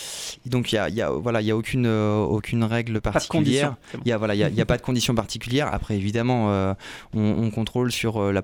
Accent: Tours, Centre-Val de Loire, France; nous par exemple on est de Tours

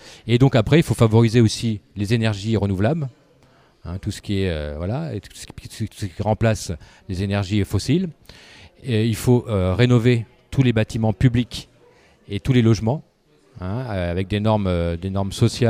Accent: Tours, Centre-Val de Loire, France; born there; j'ai 55 ans et je suis né à Tours.

